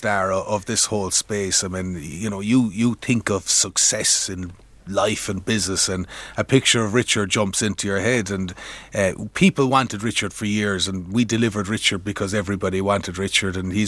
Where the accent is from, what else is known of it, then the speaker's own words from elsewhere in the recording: Ireland; I'm Irish and very proud of being our Irish